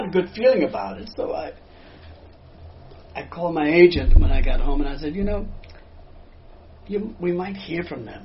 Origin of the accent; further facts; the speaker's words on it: Harlem, New York, United States; I was a kid from Harlem originally.